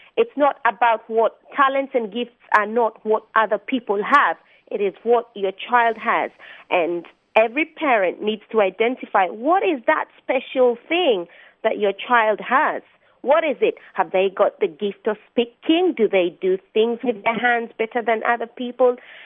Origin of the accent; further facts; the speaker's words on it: London, United Kingdom; Today I'm speaking to you from Detroit. I'm actually from London, England, but I'm in Detroit today.